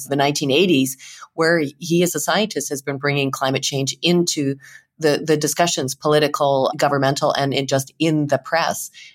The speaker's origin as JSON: {"language": "English", "country": "Canada", "said": "as a Canadian, that's not our normal summer temperature."}